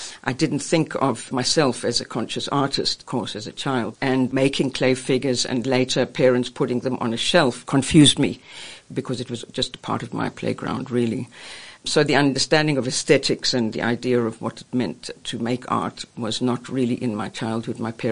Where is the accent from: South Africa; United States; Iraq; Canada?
South Africa; growing up in the High Veld in South Africa on a farm, and the expanses of nature around me were very present and constantly consuming.